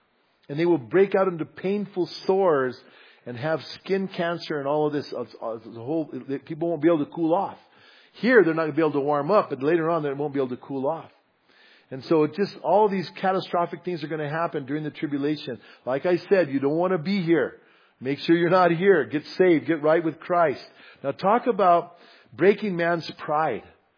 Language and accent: English; Bernalillo, New Mexico, United States; accent: Bernalillo; My Bernalillo accent's coming out. Yeah, I got shivers, man. And so anyways, Oh, Lord have mercy. Okay, I am mostly Hispanic, by the way, even though I can't speak Spanish, okay?